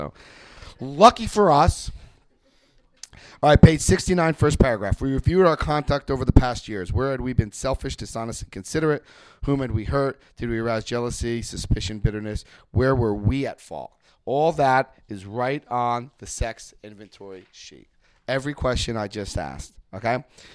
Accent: Paterson, New Jersey, United States; Where when I was a kid growing up in Paterson, New Jersey

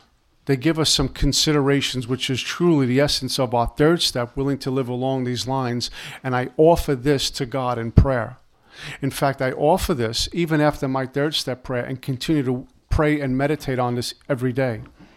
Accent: Brooklyn, New York, United States; But I grew up in Brooklyn, and we didn't talk like thy will

